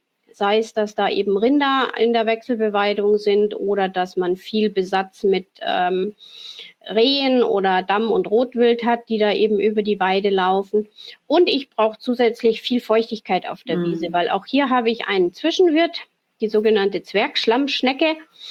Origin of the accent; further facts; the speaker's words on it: Schliersee, Bavaria, Germany; ich bin in Oberbayern aufgewachsen, da ist es ja auch gang und gäbe, also ich komme ja vom Schliersee, also mitten aus der Berggegend